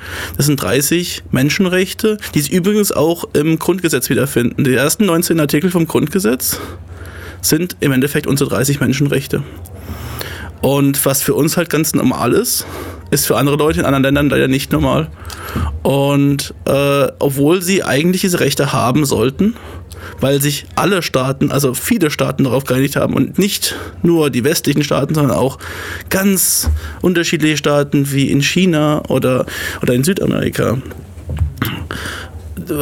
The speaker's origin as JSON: {"language": "German", "region": "Palatinate", "country": "Germany", "lives_now": "Ulm, Germany", "said": "Ich komme ursprünglich aus der Kurpfalz, also nicht ganz so weit weg wie Kenia."}